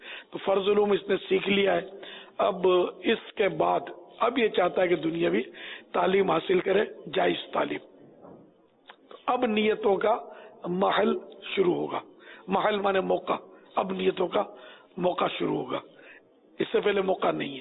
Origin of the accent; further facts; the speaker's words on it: Karachi, Sindh, Pakistan; born there; میں کراچی میں پیدا ہوا ہوں.